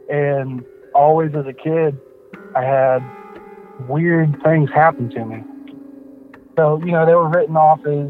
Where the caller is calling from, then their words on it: Warner Robins, Georgia, United States; I live in Warner Robins, Georgia.